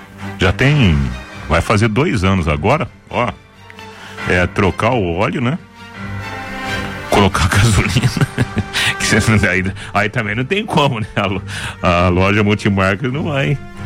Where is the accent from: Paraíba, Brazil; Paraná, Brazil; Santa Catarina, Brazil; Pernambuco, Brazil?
Paraná, Brazil; Jataizinho; Família nipônica, com a qual eu convivi, né? Boa parte da minha infância e juventude lá em Jataizinho.